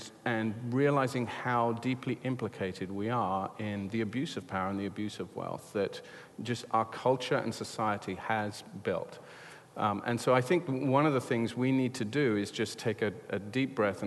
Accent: United Kingdom; now in United States; This is particularly interesting for me as a Brit coming to live in America.

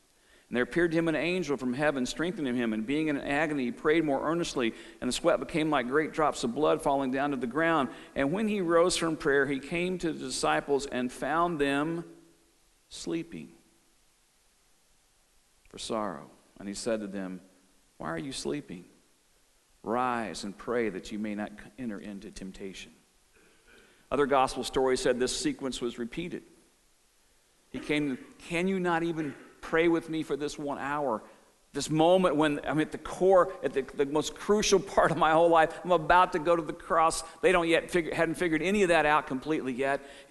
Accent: Bible Belt, United States; I grew up in the Bible Belt of the 50s, 60s, and 70s

